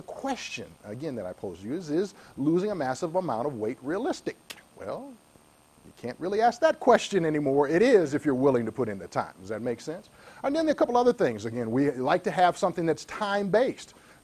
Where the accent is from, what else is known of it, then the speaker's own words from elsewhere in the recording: Detroit, Michigan, United States; I'm from Detroit, so the closest thing I've got to a mountain is when they tear down the building, the house next door